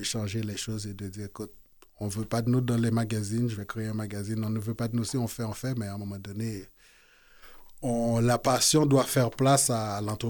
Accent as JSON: {"language": "French", "town": "Port-au-Prince", "region": "Ouest", "country": "Haiti", "tie": "born or raised there", "lives_now": "Canada", "said": "J'ai grandi à Port-au-Prince, on allait à l'école, mais dès que l'école finissait, c'est là qu'on partait en vacances à Jérémy."}